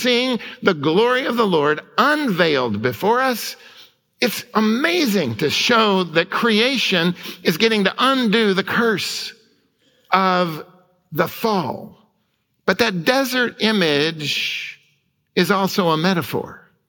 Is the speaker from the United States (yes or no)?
yes; Oklahoma, United States; you can put one foot in Texas and one foot where I grew up in Oklahoma